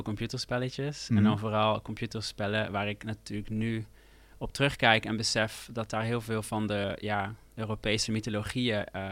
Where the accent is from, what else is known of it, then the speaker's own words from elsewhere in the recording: Eindhoven, North Brabant, Netherlands; ik was heel veel aan het buitenspelen in de bossen rond Eindhoven, mm-hmm. waar ik geboren ben. We woonden aan de rand van de stad.